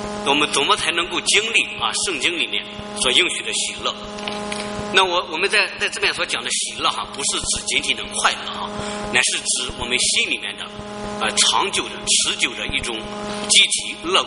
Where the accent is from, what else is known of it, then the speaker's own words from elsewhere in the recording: Shandong, China; 我是在中国的农村长大的，我们家里面那时候非常的贫穷，但是呢，对我挑战最大的是我从农村山东的农村到厦门大学去上学。